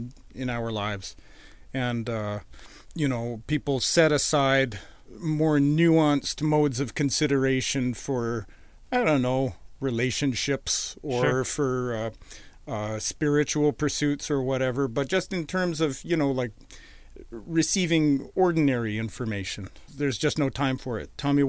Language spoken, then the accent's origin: English; Edmonton, Alberta, Canada; now in Vancouver, Canada; No, I moved from Edmonton to Vancouver so that I could join Roots Roundup.